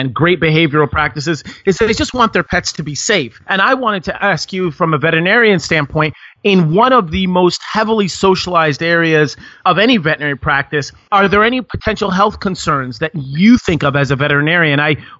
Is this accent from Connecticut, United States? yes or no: yes; Connecticut, United States; I've certainly seen a mosquito when I was growing up in Connecticut in my house in the middle of the wintertime.